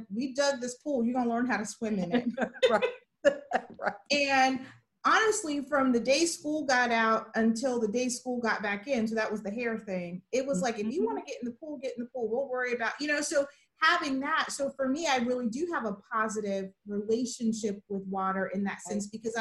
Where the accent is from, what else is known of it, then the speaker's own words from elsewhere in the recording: Florida, United States; I grew up in South Florida. We had a pool in our backyard.